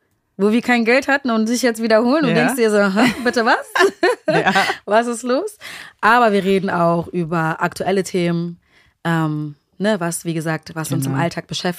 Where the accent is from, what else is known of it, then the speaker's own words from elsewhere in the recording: Berlin, Germany; ich bin 31 Jahre alt oder jung, komme gebürtig aus Berlin.